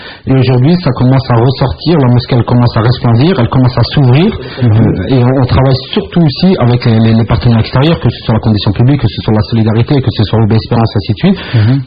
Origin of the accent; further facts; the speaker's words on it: France; Les Français, du moins, parce que moi aussi je suis français